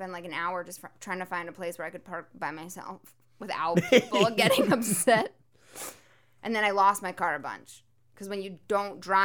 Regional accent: New York City, New York, United States; I grew up in New York City, so I don't even know what a farm is.

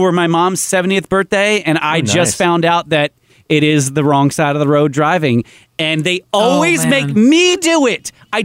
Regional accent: East Coast, United States; I mean, when I came from the East Coast, I was like, wait, what?

